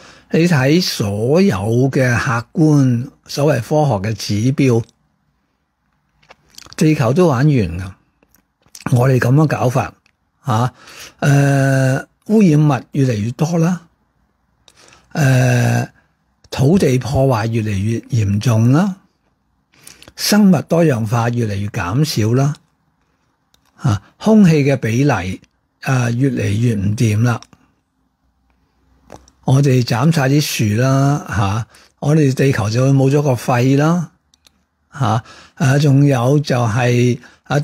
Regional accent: Hong Kong; 我哋香港系居安思危，好托赖咧，我哋香港人系喺一个温室里边

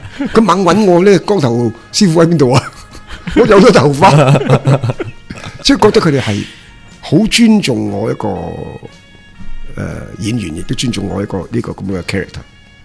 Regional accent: Hong Kong; 我以前的事我香港人

